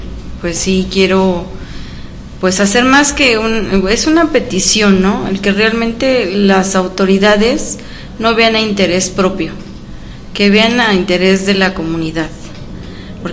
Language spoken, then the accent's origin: Spanish; Xochimilco, Mexico City, Mexico; a los que sí somos nativos de Xochimilco, porque yo sí soy nativa de Xochimilco.